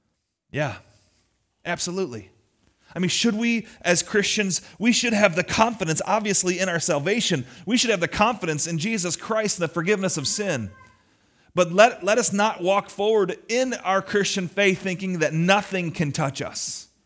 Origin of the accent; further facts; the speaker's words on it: Detroit, Michigan, United States; So growing up, I grew up in the Detroit area downstate, and we had a lot more weather than we do here.